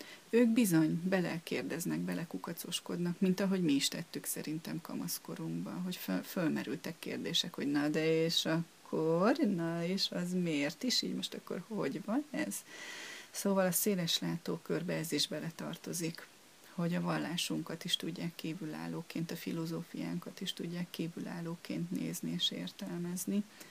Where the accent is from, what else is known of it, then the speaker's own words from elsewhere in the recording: Hungary; abból adódóan, hogy magyarok vagyunk, nagyon érdekli ez az ősi magyar vallás, ősi magyar kultúra